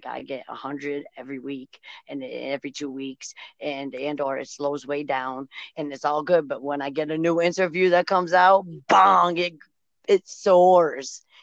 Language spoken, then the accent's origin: English; Massachusetts, United States; We talked about things about growing up in Massachusetts.